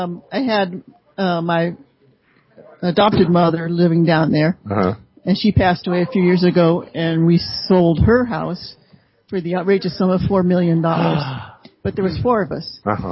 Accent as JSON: {"language": "English", "town": "Palo Alto", "region": "California", "country": "United States", "also_born_or_lived": "Chico", "lives_now": "Weaverville, United States", "said": "I'm originally from Palo Alto down in the Bay Area."}